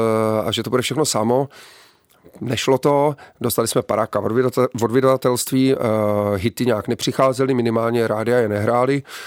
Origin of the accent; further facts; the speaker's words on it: Šumperk, Olomouc Region, Czechia; To je například, že jak jsme ze Šumperka, takže jedu na rozhovor do Prahy